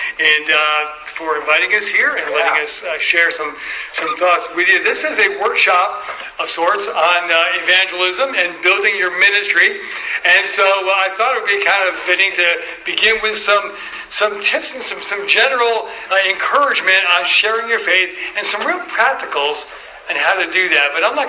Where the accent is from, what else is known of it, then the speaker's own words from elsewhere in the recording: New York, United States; We're from New York originally. I think I'm going to share that with you. We were baptized in New York back in 1985. In New York, in Manhattan